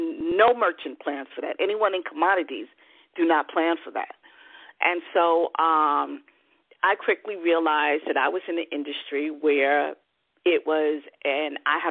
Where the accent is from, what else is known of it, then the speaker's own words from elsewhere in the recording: New York, United States; and, you know, I was from New York